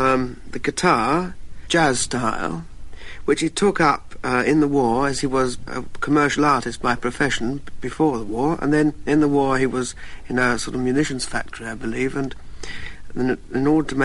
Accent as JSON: {"language": "English", "town": "Battersea", "region": "London", "country": "United Kingdom", "tie": "born there", "said": "Yes, I was born in Battersea."}